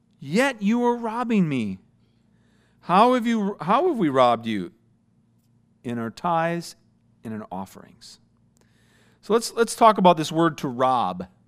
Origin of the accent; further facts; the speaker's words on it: Minnesota, United States; Okay, I'm from Minnesota. We don't have vines. They freeze, all right?